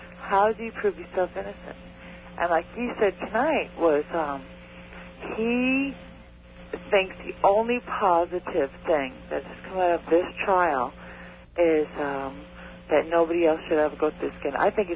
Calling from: Fire Island, New York, United States; Yeah, Long Cove Fire Island.

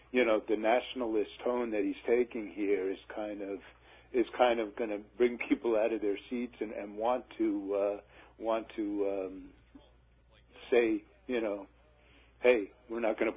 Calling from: Deer Park, New York, United States; I'm calling from Deer Park.

